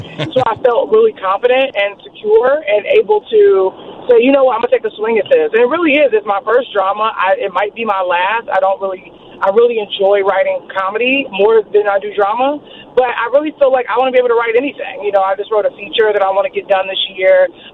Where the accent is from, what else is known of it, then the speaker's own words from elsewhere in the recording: Chicago, Illinois, United States; moved away as an adult; now in Los Angeles, United States; I grew up in Chicago during the early 90s, and I think Chicago has absolutely changed since I've moved away. I moved to L.A. in 2006.